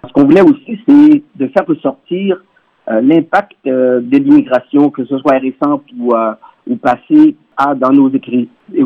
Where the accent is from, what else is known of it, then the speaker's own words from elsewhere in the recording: Canada; On est canadien, on est d'origine haïtienne, rwandaise, camerounaise, donc on est tous d'ailleurs. Mais on a un vécu ici qui est plus ou moins long.